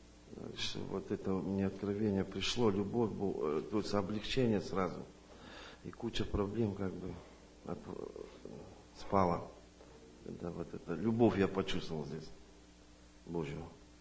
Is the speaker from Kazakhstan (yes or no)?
yes; Kazakhstan; moved away; я вот из Казахстана. 2 месяца как здесь только.